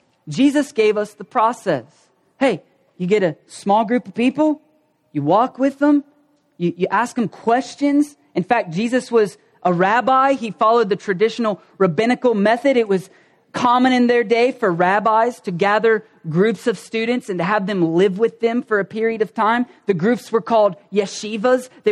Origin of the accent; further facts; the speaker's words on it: Ohio, United States; We don't have accents. We're from Southern Ohio. We don't have accent.